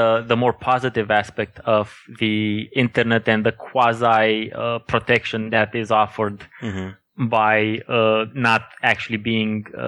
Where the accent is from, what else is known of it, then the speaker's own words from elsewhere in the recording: Romania; English is a second language; now in Denmark; I'm originally from Romania. I live now in Denmark, so I moved from East to West.